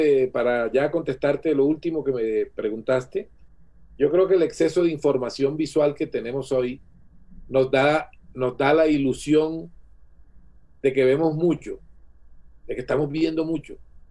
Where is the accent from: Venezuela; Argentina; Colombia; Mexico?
Colombia; San Estanislao, Bolívar; also born or lived in Barranquilla; Pero no me crié en Barranquilla, sino en un pueblo que se llama San Estanislao. En esa época era un pueblo aislado, absolutamente aislado, un pueblo que parecía en el último rincón del planeta